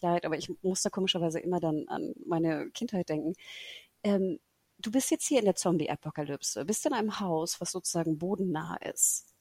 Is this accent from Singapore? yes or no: yes; Singapore; mein Bruder und ich, als wir Kinder waren, wir sind ja ne, in Singapur natürlich groß geworden.